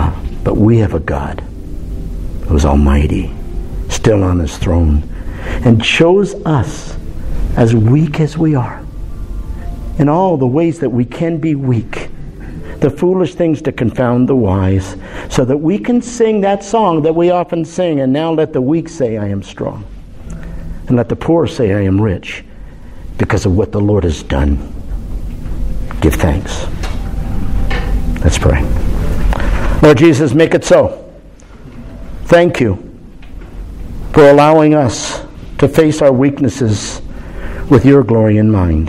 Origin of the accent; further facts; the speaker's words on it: Canada; I grew up in Canada, tried hockey, I used to play baseball.